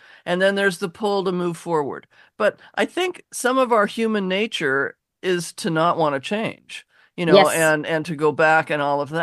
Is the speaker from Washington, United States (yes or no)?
yes; Laurelhurst, Washington, United States; you know, I grew up in Laurelhurst right behind Husky Stadium, and you know, I was going to football games before I could talk, and so I do pay attention.